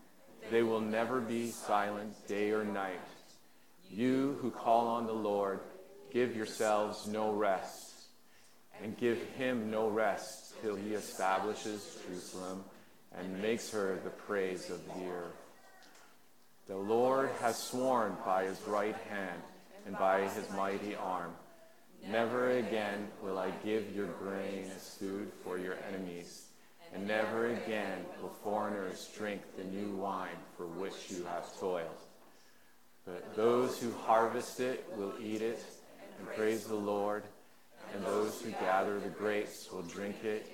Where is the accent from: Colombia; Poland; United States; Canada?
Canada; Montreal, Quebec; now in Vancouver, Canada; born in Vancouver. Mostly grew up in Montreal. My mom and I, we went to Montreal, but I'd always come back here and visit my dad.